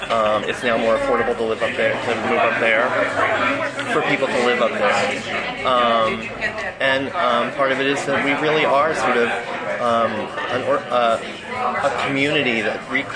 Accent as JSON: {"language": "English", "town": "Queenstown", "region": "Maryland", "country": "United States", "moved": "as an adult", "lives_now": "Chicago, United States", "said": "I came originally from Queenstown, Maryland, a town of 350 people."}